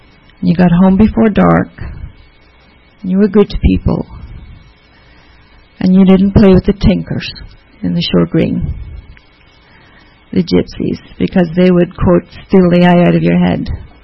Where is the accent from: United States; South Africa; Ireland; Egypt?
Ireland; So, I was raised in Ireland.